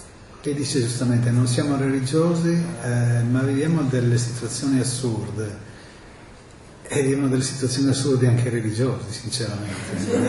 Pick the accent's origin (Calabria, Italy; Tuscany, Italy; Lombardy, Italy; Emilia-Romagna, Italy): Emilia-Romagna, Italy; Piacenza; born there; perché io sono nato a Piacenza.